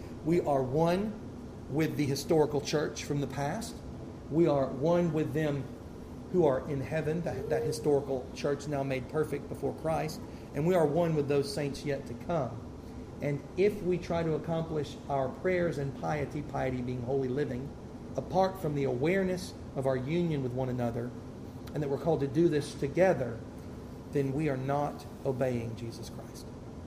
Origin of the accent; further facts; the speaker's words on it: Tennessee, United States; I want to make sure. I'm from Tennessee, you know.